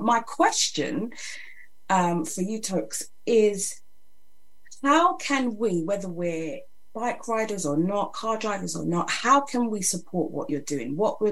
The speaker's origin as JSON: {"language": "English", "region": "South East England", "country": "United Kingdom", "tie": "born or raised there", "lives_now": "London, United Kingdom", "said": "I grew up in Kent, so I had space and fields and freedom, all that kind of stuff. And then coming to London"}